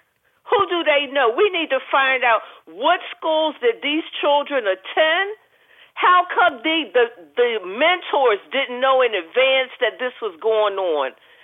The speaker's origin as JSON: {"language": "English", "town": "Philadelphia", "region": "Pennsylvania", "country": "United States", "tie": "born or raised there", "said": "You know, I grew up in North Philadelphia where they had major gang violence then."}